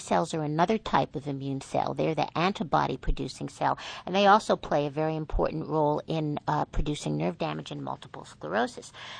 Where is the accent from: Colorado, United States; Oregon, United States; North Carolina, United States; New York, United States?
New York, United States; I'm from New York. We talk fast.